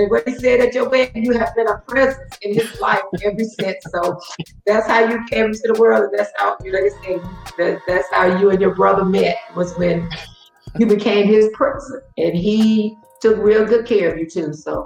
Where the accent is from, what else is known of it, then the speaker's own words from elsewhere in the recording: Mount Vernon, Alabama, United States; also born or lived in Watley; But I grew up in Mount Vernon, Alabama. My dad had a job there at Alabama Power Company, and so him and my mom moved there. And I was born in Watley, Alabama